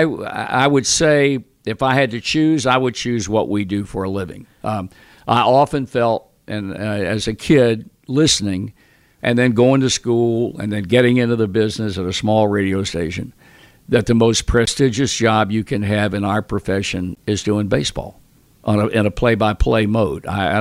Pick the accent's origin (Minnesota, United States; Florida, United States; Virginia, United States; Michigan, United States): Virginia, United States; I was born and raised in Virginia, and when I was a kid back in the 50s